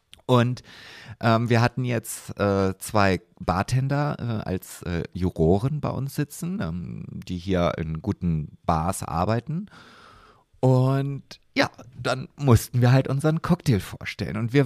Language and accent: German; Uetze, Lower Saxony, Germany; weil ich komme aus Uetze, dem einzigen Anbaugebiet von Silberzwiebeln in Deutschland